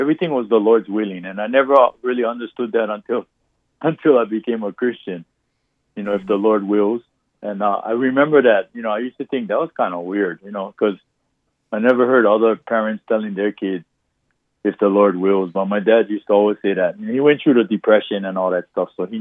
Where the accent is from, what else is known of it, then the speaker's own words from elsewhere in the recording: Kuliouou, Hawaii, United States; Kulio'o was like country. You know, we all kind of knew each other. The whole valley kind of knew who was who.